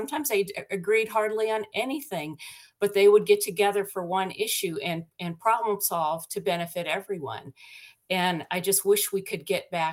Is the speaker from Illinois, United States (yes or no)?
no; Nebraska, United States; And I think what, you know, our military experience shaped me a lot, because I grew up in Nebraska. And like you, Mike, I had four sisters.